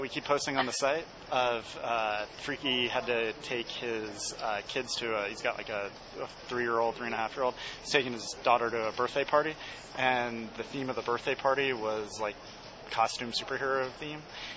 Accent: Atlanta, Georgia, United States; born there; I was born in Atlanta as well.

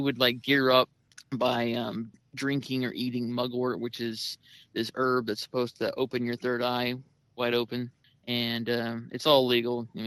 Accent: Fayetteville, United States; I grew up in Fayetteville, like I said, and I hate NASCAR. I know I'm weird. Everything else about being a Southern boy I am

